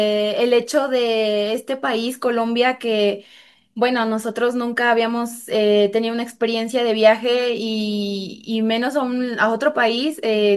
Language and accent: Spanish; Mexico; Venimos desde México